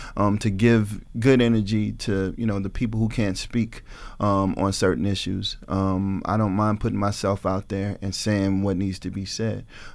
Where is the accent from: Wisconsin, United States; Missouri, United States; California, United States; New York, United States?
Missouri, United States; Ferguson; I'm from Ferguson, so that is very important to me.